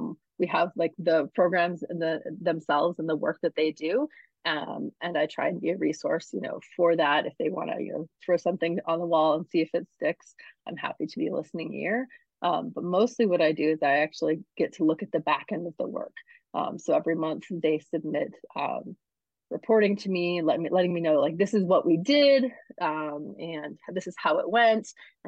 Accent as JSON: {"language": "English", "region": "Alaska", "country": "United States", "tie": "born or raised there", "also_born_or_lived": "New England", "said": "I grew up in Alaska. I've lived in New England for a long time, and New Mexico is something very, very, very different"}